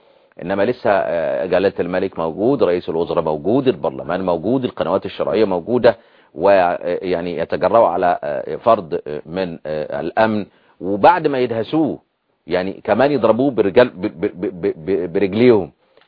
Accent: Upper Egypt, Egypt; عندنا في الصعيد

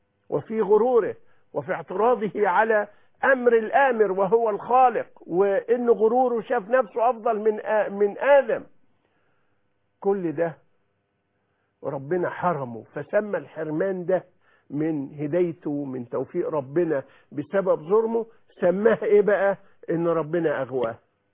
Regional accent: Egypt; بمثل شائع جدا عارفين عندنا في مصر

